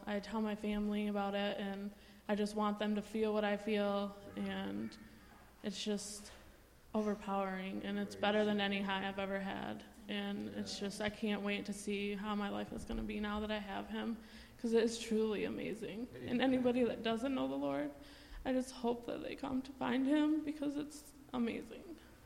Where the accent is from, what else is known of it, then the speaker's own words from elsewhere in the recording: Muskegon, Michigan, United States; I'm 29. I'm from Muskegon. I grew up in a pretty broken home.